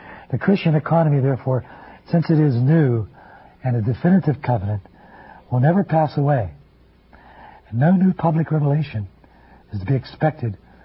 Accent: Denver, Colorado, United States; I'm a Capuchin Franciscan. I'm from Denver, Colorado.

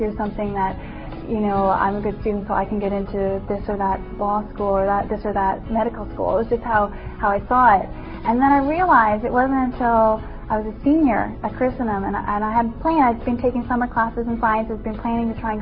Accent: United States; since I'm an American girl

